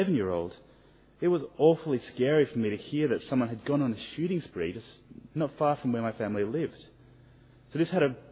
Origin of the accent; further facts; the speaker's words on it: Hobart, Tasmania, Australia; I grew up in Hobart in Tasmania